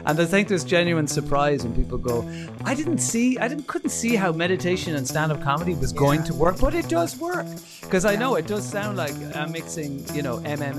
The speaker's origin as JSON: {"language": "English", "country": "Ireland", "said": "I love the joy and fun and crack, as us Irish like to say, that you're bringing to it."}